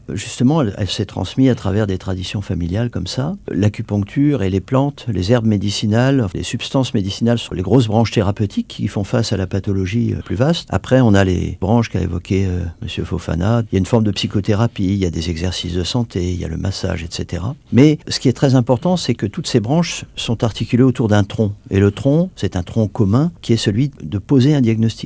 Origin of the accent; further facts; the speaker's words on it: France; Je viens de France, mais je fais de la médecine chinoise depuis 40 ans